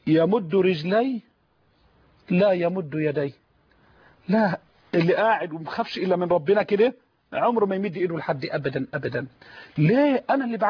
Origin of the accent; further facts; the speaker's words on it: Egypt; يعني اصلا انا العرف العام جاري عندنا في مصر